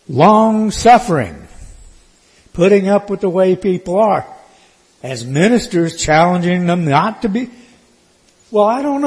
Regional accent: the South, United States; As a boy growing up in the South, the phrase I heard over and over again was

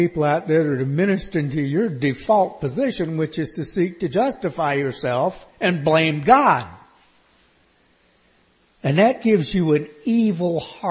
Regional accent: United States; As I was sitting back here and thinking, you know, growing up in America in the 20th century and listening to the voices that were out there

